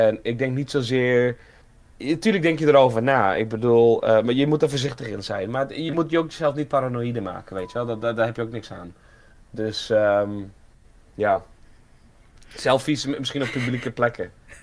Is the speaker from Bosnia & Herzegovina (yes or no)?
no; Netherlands; Zeker ik als Nederlander. Mozambique is niet mijn verhaal. Oekraïne is niet mijn verhaal.